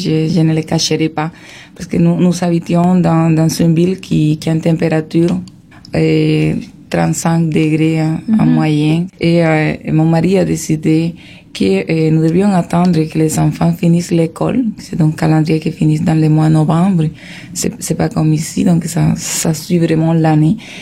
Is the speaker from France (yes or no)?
no; Barranquilla, Atlántico, Colombia; Et même si ma ville natale, Barranquilla, n'était pas trop touchée pour ces conflits